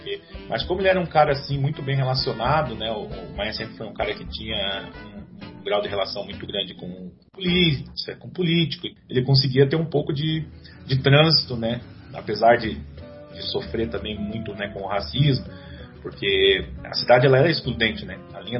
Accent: Curitiba, Paraná, Brazil; also born or lived in Dourados; Meu pai nascido em Aquidauana, ele conheceu minha mãe em Campo Grande, e eu nasci em Dourados, daí isso em 1980. Por volta de 84, quando meu irmão mais novo nasceu, a gente veio para Curitiba.

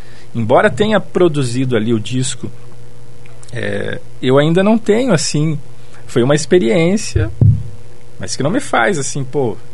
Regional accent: Reserva do Iguaçu, Paraná, Brazil; Eu sou de Reserva do Iguaçu, que é uma cidade no centro-sul do estado, e quando a gente vivia lá, não era nem município, né, era só uma vila.

